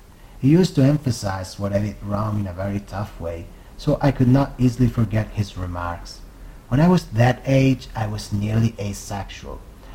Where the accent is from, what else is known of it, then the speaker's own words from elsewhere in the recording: Naples, Campania, Italy; English is a second language; I was born in Naples, in the south of Italy, in 1982.